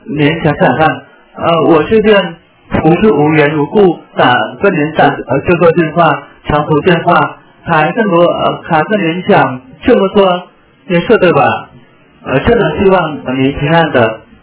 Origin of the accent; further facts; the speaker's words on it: Vietnam; Chinese is a second language; 我是越南人。您知道越南吗？